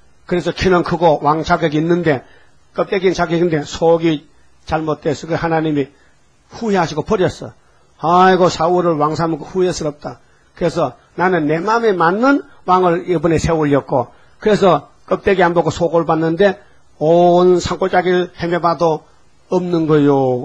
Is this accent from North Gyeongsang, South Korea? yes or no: yes; Uiseong, North Gyeongsang, South Korea; 내 고향이 의성인데요.